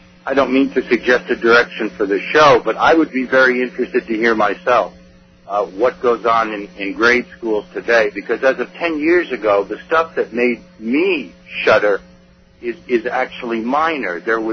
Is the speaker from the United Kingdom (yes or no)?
no; United States; I taught French and Spanish, and of course I grew up in the American school system.